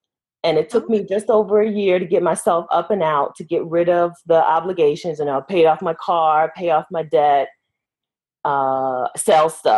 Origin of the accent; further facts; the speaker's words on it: Delaware, United States; also born or lived in Ohio / Texas; Yes, I'm from Delaware. I've lived in Ohio. I've lived in Texas.